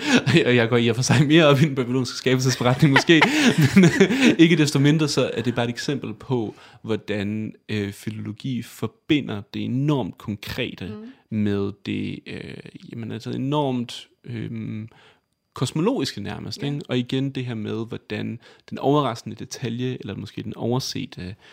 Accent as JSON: {"language": "Danish", "country": "Italy", "tie": "born or raised there", "said": "Jeg er vokset op i Italien"}